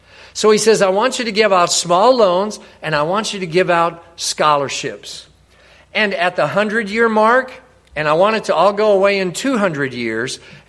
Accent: Mount Vernon, Missouri, United States; I'm your neighbor from Mount Vernon. I'm not trying to live in the past, but there's a cool story in Mount Vernon. In Lawrence County, at First Baptist Church Mount Vernon

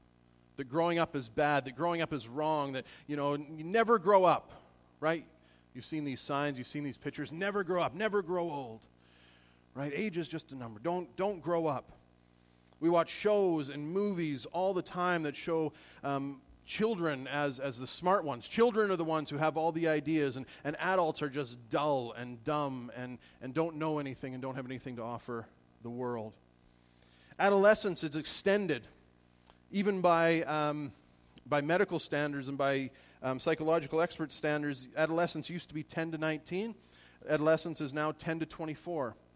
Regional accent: Alberta, Canada; I grew up just outside of Edmonton.

